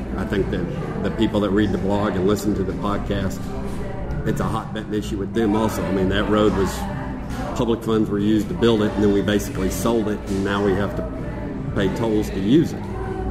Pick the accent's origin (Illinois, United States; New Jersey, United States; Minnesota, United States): Illinois, United States; I grew up in Illinois. To drive from one side of Chicago to the other side of Chicago is going to cost you about $15.